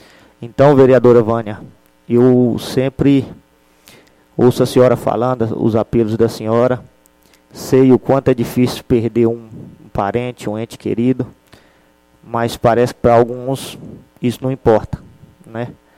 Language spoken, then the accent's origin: Portuguese; Buritis, Minas Gerais, Brazil; E a gente é do município de Buritis, DDD 38.